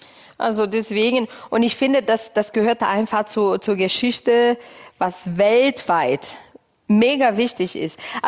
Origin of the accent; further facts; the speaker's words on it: Brazil; now in Germany; für mich als Brasilianerin, als Kind in der Schule